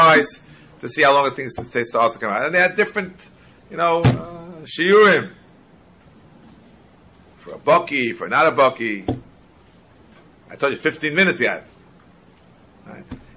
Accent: New York City, New York, United States; born there; I'm a big New Yorker. I was born in New York. My father's born in New York. I love New York.

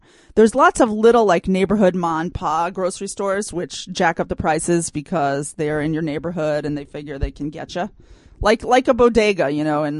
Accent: United States; moved away; okay, so I grew up in America.

